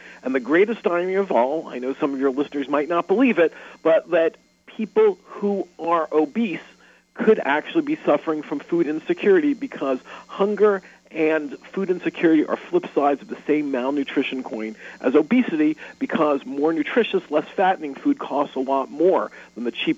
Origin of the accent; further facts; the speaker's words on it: New York, United States; I was just in Pittsburgh this morning, returning home to my hometown of New York